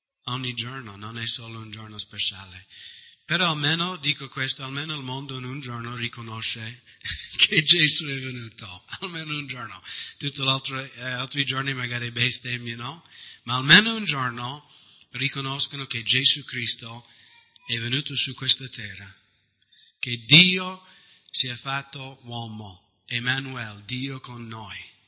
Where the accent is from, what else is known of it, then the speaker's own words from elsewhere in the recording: United States; Io vengo dall'America